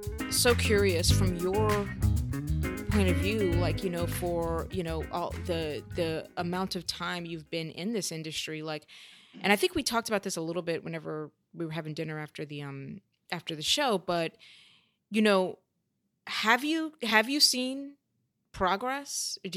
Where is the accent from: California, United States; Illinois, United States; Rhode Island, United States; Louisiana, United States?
Louisiana, United States; I came from Louisiana, knew very little about theater